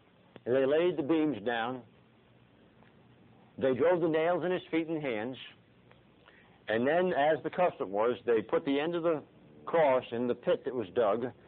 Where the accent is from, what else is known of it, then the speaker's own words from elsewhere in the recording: United States; I'm an American through and through, apple pie, you know, Chevy and all that bit, and 4th of July. I love this country